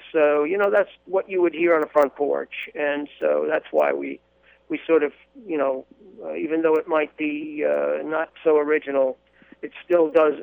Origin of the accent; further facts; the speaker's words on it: United States; I am an American-Italian, yes, and proud of it.